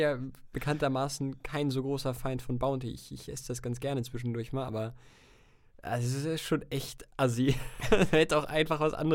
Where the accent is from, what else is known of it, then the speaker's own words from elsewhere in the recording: Süderbrarup, Schleswig-Holstein, Germany; Ich habe Familie in Flensburg, komme ursprünglich. Eigentlich komme ich aus Süderbrarup